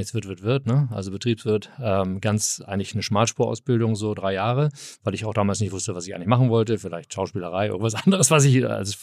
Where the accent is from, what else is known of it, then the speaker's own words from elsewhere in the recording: Hamburg, Germany; ich komme aus Hamburg, ich bin Eppendorf, Eppendorf groß gewachsen.